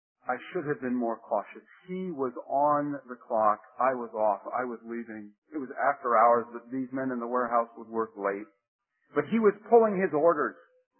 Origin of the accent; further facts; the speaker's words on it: Italy; Now, I know the Italian language. I grew up in Italy.